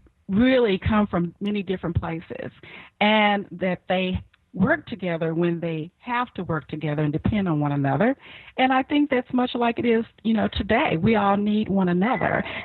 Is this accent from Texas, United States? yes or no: yes; Texas, United States; born there; Well, as a young person, and I was born in Texas, in the city where I lived, we had a large rodeo